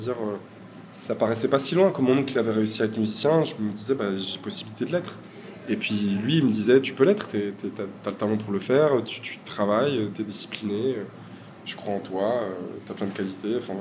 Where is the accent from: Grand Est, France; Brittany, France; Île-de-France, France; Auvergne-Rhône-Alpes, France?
Auvergne-Rhône-Alpes, France; Saint-Etienne; Non, je dis ça parce qu'à Saint-Etienne, comme on vient de Saint-Etienne, on peut rapprocher des syllabes comme ça.